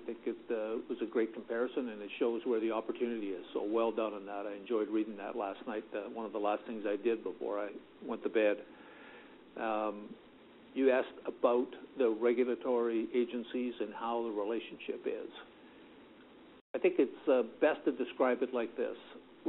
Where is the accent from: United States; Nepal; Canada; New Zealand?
Canada; But I grew up in Canada working on a railroad that had interswitching for a distance